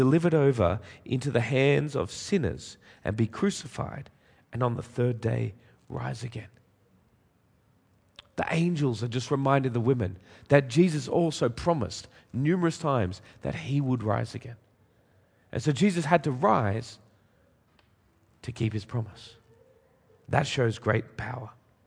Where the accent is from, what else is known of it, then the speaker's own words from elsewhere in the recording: United Kingdom; But because we're British, I'm sure you're amening and rejoicing in your hearts.